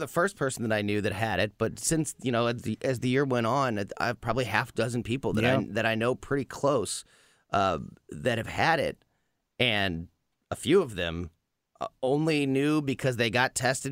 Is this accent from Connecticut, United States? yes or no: no; Missouri, United States; Well, I grew up in Coldwater Creek